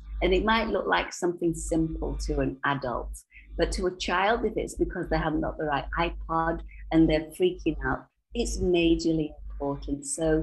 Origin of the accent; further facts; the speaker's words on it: England, United Kingdom; now in Thailand; I'm English, but I've lived for many, many years in Thailand. So I consider that to be my home.